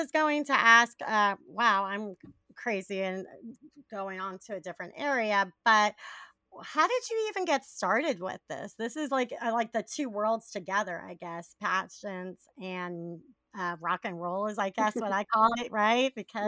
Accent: Springfield, Virginia, United States; Okay, yeah, no, because I'm from Springfield

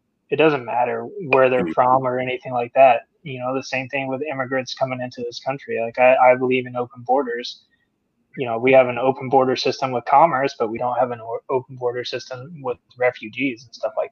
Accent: Leesville, Louisiana, United States; And I grew up in Leesville, Louisiana with you guys.

